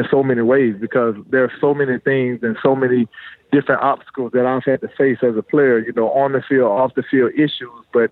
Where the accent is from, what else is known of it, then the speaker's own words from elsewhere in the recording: Shellman, Georgia, United States; growing up in Shelman, Georgia, and, you know, watching the struggles of so many people there